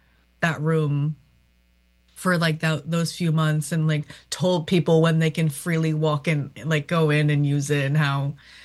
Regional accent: Toronto, Ontario, Canada; now in BC, Canada; I came from Toronto

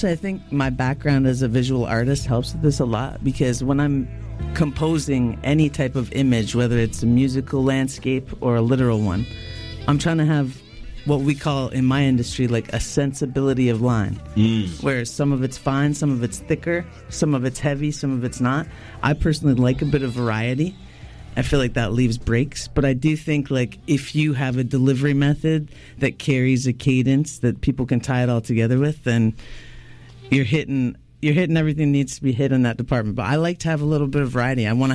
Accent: London, Ontario, Canada

